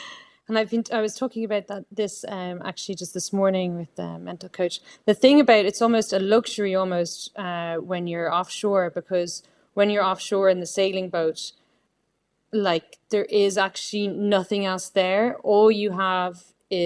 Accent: Ireland; whenever someone hears that I'm from Ireland, they, oh, we love Ireland.

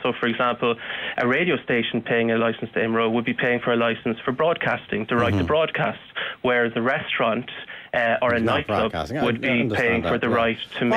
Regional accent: Munster, Ireland; I'm from County Kerry myself.

